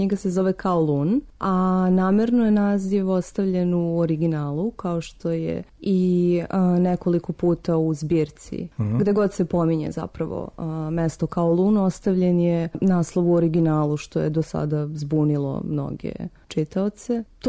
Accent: Belgrade, Serbia; s obzirom na to da sam odrasla na Voždovcu, to je isto ta neka periferija grada.

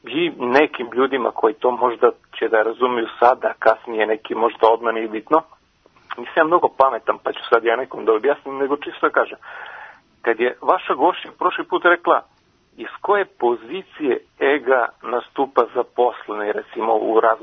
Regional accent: Niš, Southern and Eastern Serbia, Serbia; recimo ja sam iz Niša.

